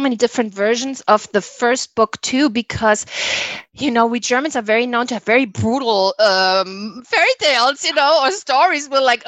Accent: United States; We are from America. We live in our cars.

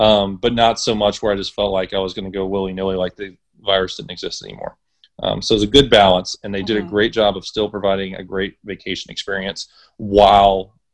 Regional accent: Texas, United States; I'm a Texan

